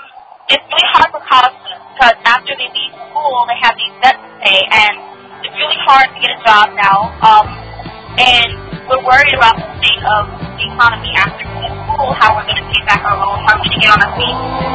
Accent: Westbury, New York, United States; I'm a conquest from Westbury, Long Island.

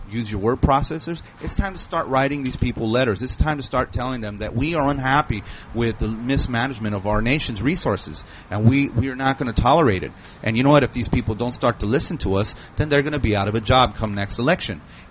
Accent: Los Angeles, California, United States; I mean, I grew up in East Los Angeles.

